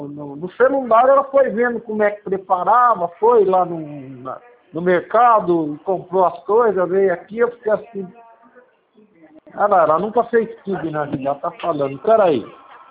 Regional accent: São Paulo, Brazil; born there; Eu sou paulista, eu nasci na Cruz Azul, aqui no Cambuci.

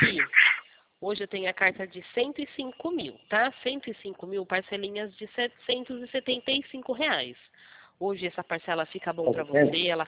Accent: São Paulo, Brazil; Ah, eu sou aqui do estado de São

